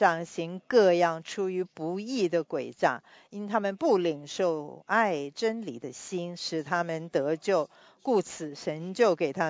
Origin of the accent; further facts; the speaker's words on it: United States; 我是在美国出生也长大，所以我也知道美国的宪法是什么。